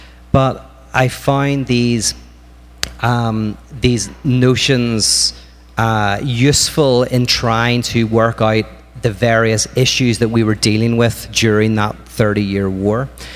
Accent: Northern Ireland, United Kingdom; And I grew up in Northern Ireland during kind of this thing called the Troubles.

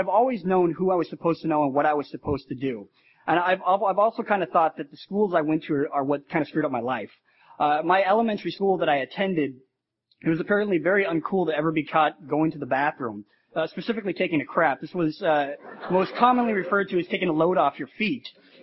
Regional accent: Denver, Colorado, United States; born or raised there

